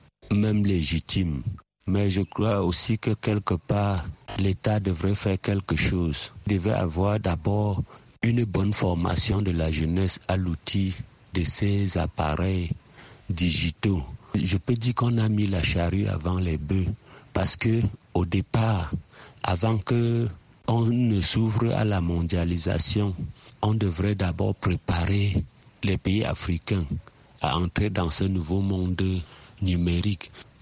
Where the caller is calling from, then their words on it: Bafoussam, West, Cameroon; depuis Bafoussam.